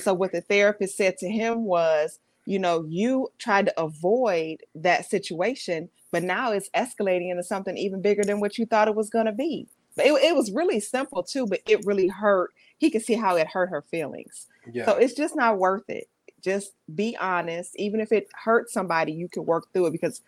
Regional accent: Detroit, Michigan, United States; I'm like her. I'm from Detroit.

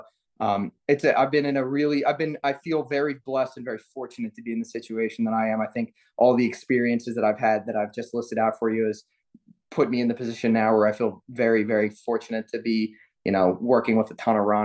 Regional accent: Potomac, Maryland, United States; I'm a native. I grew up in Potomac, Maryland. I went to Wooten High School

